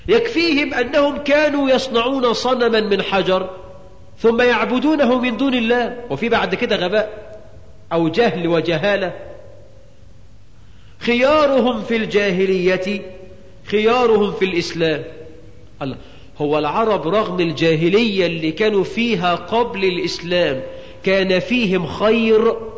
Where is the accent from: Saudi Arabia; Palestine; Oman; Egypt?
Egypt; واجعل بلدنا مصر آمنة مطمئنة،